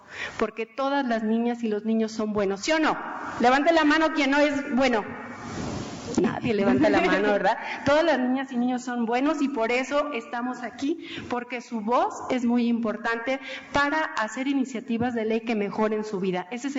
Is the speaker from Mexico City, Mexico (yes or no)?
no; Cuautitlán Izcalli, State of Mexico, Mexico; yo viví toda mi adolescencia en Izcalli, de allá vienen, ¿verdad? De Cuautitlán, Izcalli, por allá me crié con mis tres hermanas